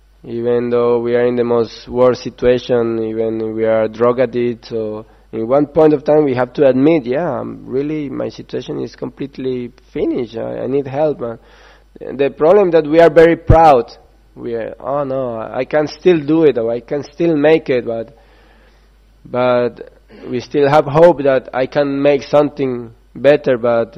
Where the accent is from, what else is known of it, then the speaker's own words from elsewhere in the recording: Colombia; For example, I'm from Colombia.